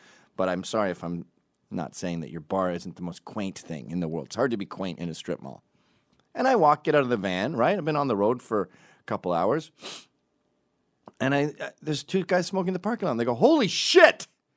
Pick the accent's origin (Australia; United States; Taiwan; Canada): Canada; Quebec; I'm from Quebec